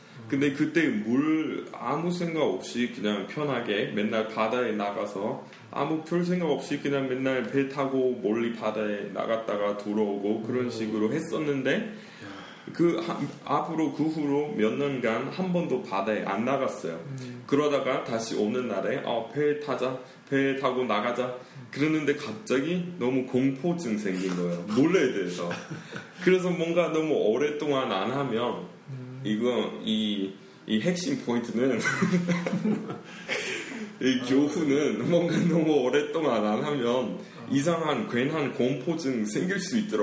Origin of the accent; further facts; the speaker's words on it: Denver, Colorado, United States; Korean is a second language; also born or lived in Orange County, California; 근데 어릴 때 제가 바다 쪽에 살았었어요. 물론 제가 원래 고향은 덴버였는데 초등학교 4학년, 4학년, 5학년 제가 오렌지 카운티에 살았었어요.